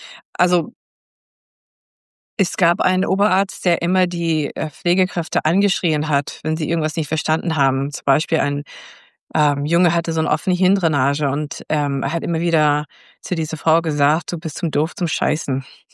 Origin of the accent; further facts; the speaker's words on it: United States; Und in Amerika, wo ich herkomme